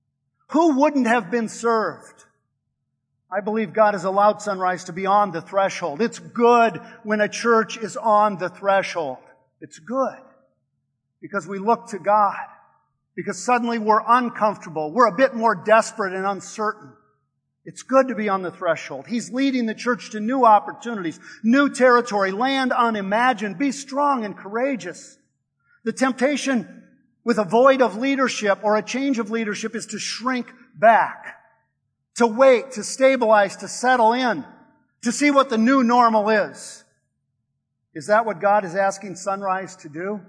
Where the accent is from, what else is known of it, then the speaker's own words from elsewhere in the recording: Sioux Falls, South Dakota, United States; moved away as an adult; now in Cleveland, United States; In 1984, we moved from Sioux Falls, South Dakota to Cleveland, Ohio. I had never been that far away from home before. I was 24 years old. It was 1,000 miles away, and it was frightening.